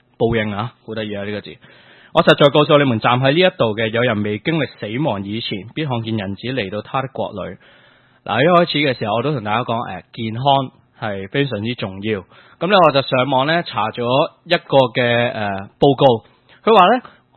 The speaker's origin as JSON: {"language": "Chinese", "country": "China", "said": "即是我们中国人有句话，人在做就天在看"}